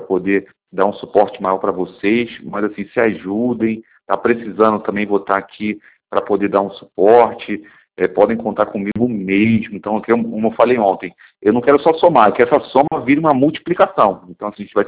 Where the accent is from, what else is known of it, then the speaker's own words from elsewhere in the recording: Rio de Janeiro, Brazil; eu sou carioca, gente. Lá no Rio são 45 graus. No verão a sensação térmica chega a 50.